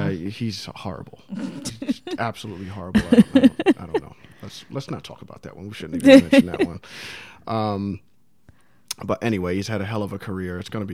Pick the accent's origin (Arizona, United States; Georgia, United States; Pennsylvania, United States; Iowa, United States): Georgia, United States; Atlanta; So anyway, Susan Hayward is from Atlanta, and I think she lives in New York now. Mm. My hometown.